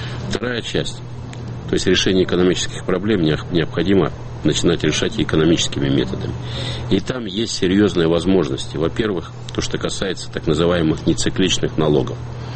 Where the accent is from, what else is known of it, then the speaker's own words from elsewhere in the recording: Siberia, Russia; как сибиряк к сибиряку